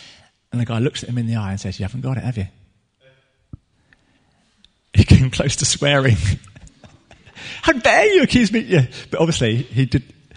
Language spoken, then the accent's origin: English; United Kingdom; because we're British and, you know, what's yours is yours, and, you know, we don't like to speak about money and things like that because it's a bit touchy.